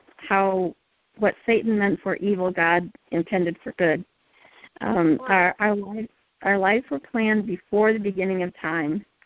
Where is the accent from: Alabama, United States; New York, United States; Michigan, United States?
Michigan, United States; born there; now in Indiana, United States; I was born in Michigan and then moved to Indiana about 33 years.